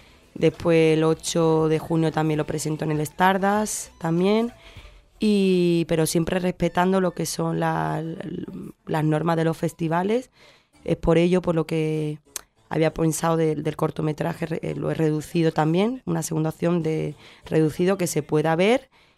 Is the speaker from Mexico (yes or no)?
no; Cádiz, Andalusia, Spain; now in El Puerto de Santa María, Spain; que yo soy gaditana o que vivo en el puerto, pero nací en Cádiz.